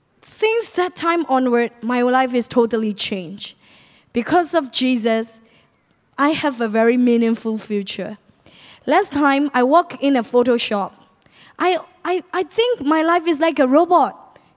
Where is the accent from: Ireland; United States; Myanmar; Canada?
Myanmar; English is a second language; now in Malaysia; I'm from Myanmar.